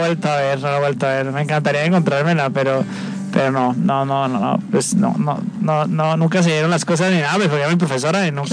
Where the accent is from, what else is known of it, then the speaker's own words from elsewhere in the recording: Colombia; yo realmente quería trabajar en mi país